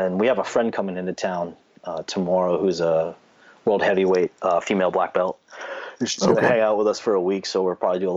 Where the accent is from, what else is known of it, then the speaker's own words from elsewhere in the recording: New England, United States; We're both from New England, so we're very